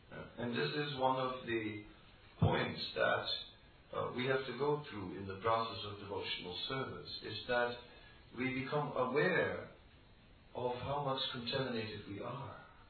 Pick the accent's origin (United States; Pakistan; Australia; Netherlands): Netherlands; I'm from Holland, right?